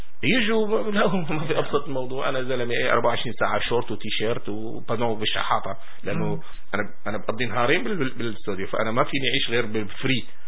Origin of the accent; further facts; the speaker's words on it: Syria; also born or lived in Egypt; أنا سوري بس إنه بمصر ما بيتقبلوا حدا. أنا اشتغلت بمصر مثلا.